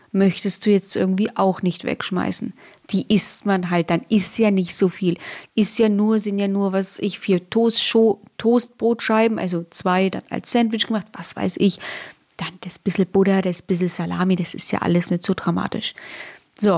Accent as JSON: {"language": "German", "town": "Nuremberg", "region": "Bavaria", "country": "Germany", "said": "Bei uns in Franken, in Nürnberg, heißt es Kong."}